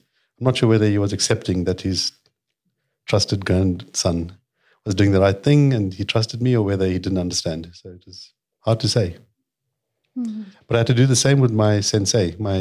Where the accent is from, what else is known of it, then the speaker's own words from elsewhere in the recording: Merebank, KwaZulu-Natal, South Africa; In a place called Meerbank, which is just south of Durban, trapped between two oil refineries. And, so I woke up to the 7 o'clock aeroplane, because it was right next to the airport. Yeah, that's where I grew up.